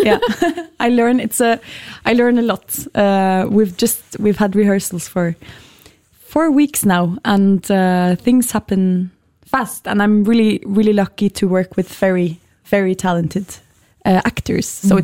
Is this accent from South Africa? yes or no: no; Oslo, Norway; also born or lived in Berlin, Germany; now in Bergen, Norway; I'm from Oslo, mm-hmm. Yes. And I've been in Berlin for 7 years.